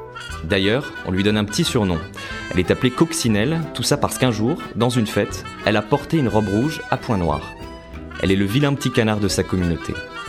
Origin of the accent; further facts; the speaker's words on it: France; Dans cet épisode, je vais vous parler d'une pionnière, chez nous, en France